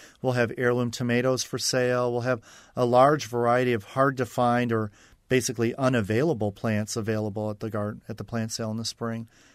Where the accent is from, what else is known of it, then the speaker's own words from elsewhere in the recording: Minnesota, United States; also born or lived in El Paso, Texas / Rome, New York; I'm actually a native-born Texan. I was born in El Paso, Texas. And then we moved to Rome, New York. My dad designed computers for the government. So we moved around a bit until we moved to Minnesota. And my formative years were in Minnesota in the cold Zone 3.